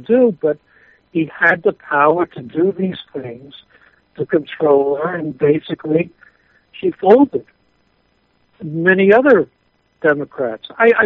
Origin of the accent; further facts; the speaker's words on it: Jersey City, New Jersey, United States; And growing up in Jersey City, I'm kind of immune to a lot of things.